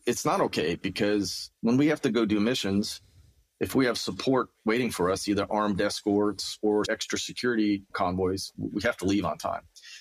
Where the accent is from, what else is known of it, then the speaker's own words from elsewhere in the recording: United States; I'm an American. I get it.